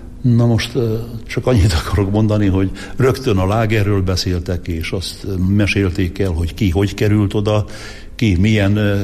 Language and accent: Hungarian; Vylok, Zakarpattia Oblast, Ukraine; Hát így indult az én gyermekkorom, Tiszaújlakon, és nem utcába laktunk, hanem a Vásártéren.